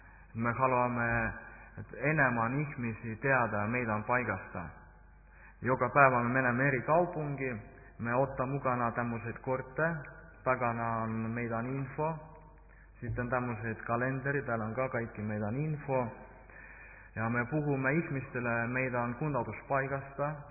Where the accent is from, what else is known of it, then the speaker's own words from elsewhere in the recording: Estonia; Finnish is a second language; minä olen Virosta